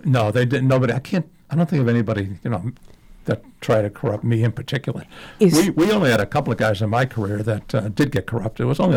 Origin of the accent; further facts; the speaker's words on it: Dorchester, Massachusetts, United States; But I understood her. She was a Dorchester gal, you know. I'm from Dorchester.